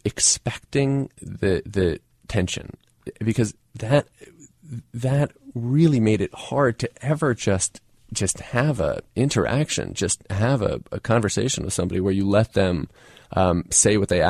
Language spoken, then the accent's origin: English; Swarthmore, Pennsylvania, United States; I had avoided the choice when I was a kid growing up in Swarthmore.